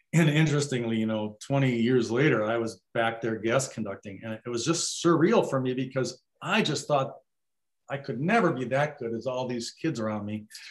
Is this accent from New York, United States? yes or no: yes; Brooklyn, New York, United States; born there; You know, I was born in Brooklyn, New York.